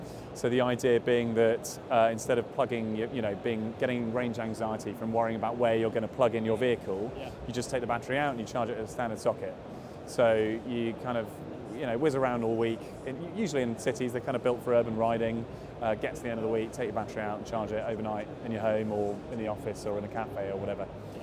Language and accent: English; United Kingdom; we've now been here 3 years, has been because we're British